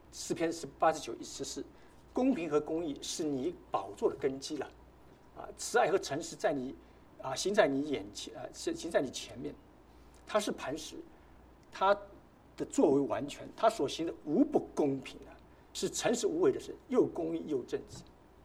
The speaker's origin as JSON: {"language": "Chinese", "region": "Shanghai", "country": "China", "said": "那么大家都知道我是个上海人了，"}